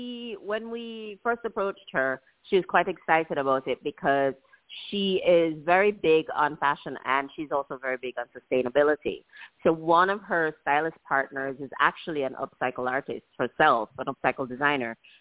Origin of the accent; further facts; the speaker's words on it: Jamaica; moved away as an adult; So I'm from Jamaica, the island, not the town in New York or in Queens. I'm from Jamaica